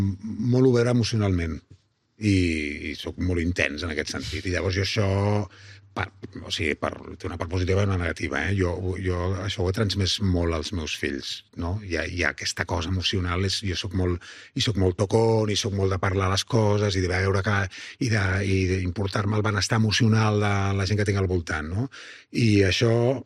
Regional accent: Barcelona, Catalonia, Spain; jo soc de Nou Barris

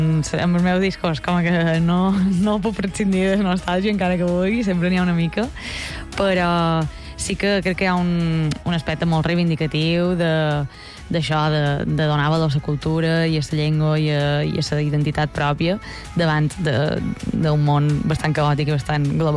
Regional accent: Lloret de Vistalegre, Balearic Islands, Spain; el centre de Mallorca, que és Lloret, que és el meu poble.

